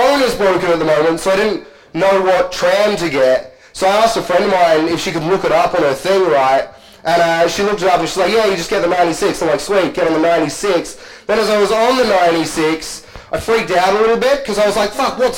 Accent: Adelaide, South Australia, Australia; I was in Adelaide, right? And I was in a cafe. You know, Adelaide, where I feel like a rock star. It's awesome. It's my hometown.

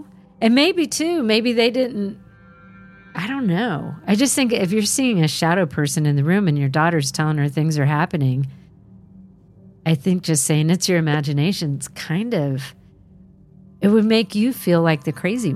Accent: New York City, New York, United States; also born or lived in Long Island; When I was about 15, we moved from New York City to an affluent Long Island suburb.

